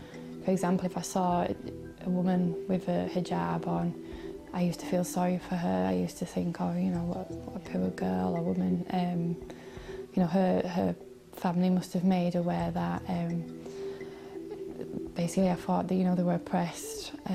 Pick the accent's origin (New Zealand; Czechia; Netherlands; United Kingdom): United Kingdom; Redcar, North East England; I was born in 1985 in Redcar, which is just near Middlesbrough. I was brought up in a normal working class background.